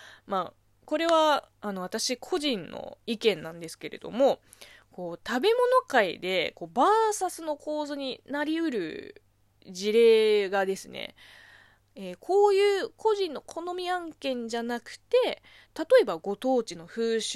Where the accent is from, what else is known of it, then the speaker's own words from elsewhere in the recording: Zhejiang, China; 私の地元の浙江省は、まあ、どっちもあるけれども